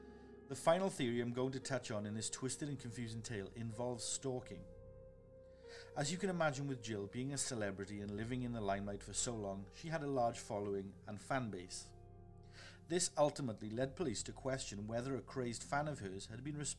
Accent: Cardiff, Wales, United Kingdom; Wayne Ed lived in my hometown of Cardiff, South Wales, throughout the 1990s

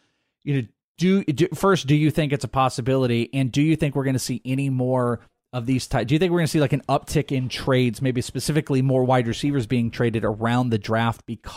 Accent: Wales, United Kingdom; I'm Welsh.

